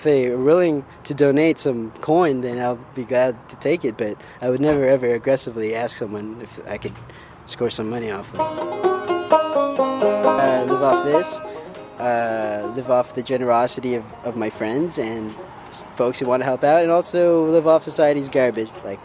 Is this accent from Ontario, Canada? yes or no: yes; Ontario, Canada; I don't know where I'm from, but I was raised in Ontario.